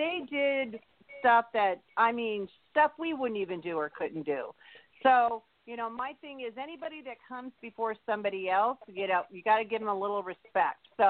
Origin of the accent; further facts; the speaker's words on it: Seattle, Washington, United States; now in Los Angeles, United States; I'm from Seattle, Washington, and there wasn't a lot of big wrestling names except for, you know, like the old wrestling, but it wasn't something on my TV until I moved to Los Angeles, which was in the 80s.